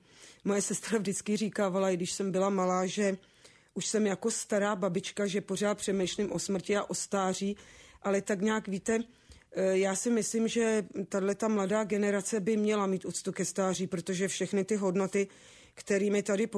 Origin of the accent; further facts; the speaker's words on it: Vimperk, South Bohemian Region, Czechia; Tak já pocházím, narodila jsem se ve Vimperku, moji rodiče tedy byli Slováci, tatínek byl vojákem z povolání, takže ho neustále někam převelovali, ale nakonec jsme skončili teda ve Vimperku.